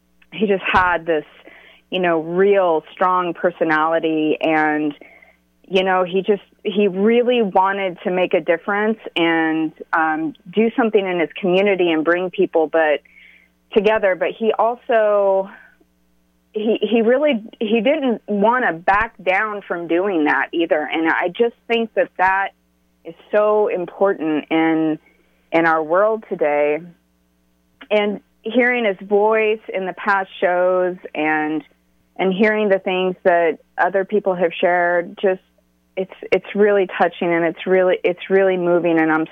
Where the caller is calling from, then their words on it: Lawrence, United States; and I'm calling from Lawrence.